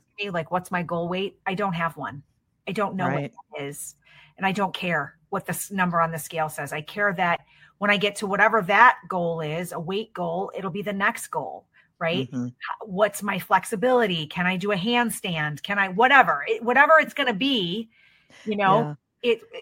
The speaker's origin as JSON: {"language": "English", "town": "Detroit", "region": "Michigan", "country": "United States", "tie": "born or raised there", "lives_now": "Chicago, United States", "said": "I actually hail from the Detroit area of Michigan. I grew up outside of Detroit, and I now live in Chicago."}